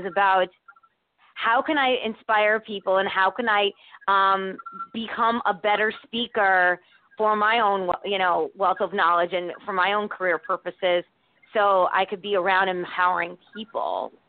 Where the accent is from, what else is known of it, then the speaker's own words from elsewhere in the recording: Connecticut, United States; I heard it. I'm from Connecticut